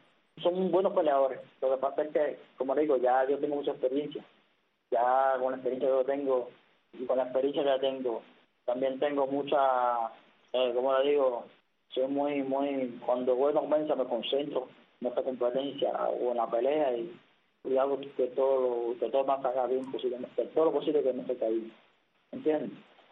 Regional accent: Cuba; ya yo vine de Cuba

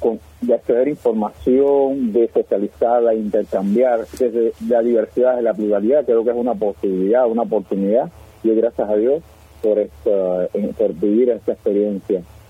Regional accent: Villa Clara, Cuba; un programa de radio que yo tenía allá en Villa Clara, que soy cubano

